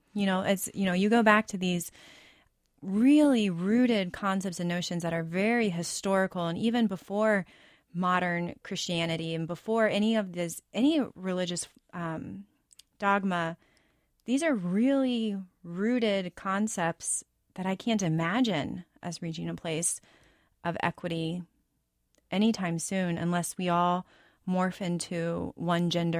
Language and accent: English; Texas, United States; now in Minnesota, United States; I mean, I've lived in, I'm not from Minnesota, I'm from Texas.